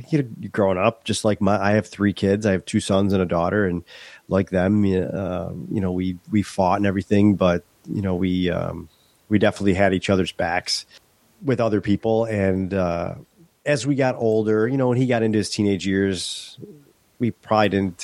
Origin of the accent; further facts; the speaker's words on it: Tonawanda, New York, United States; I was born in Western New York. Grew up just outside of Buffalo in a town called Tonawanda, city of Tonawanda.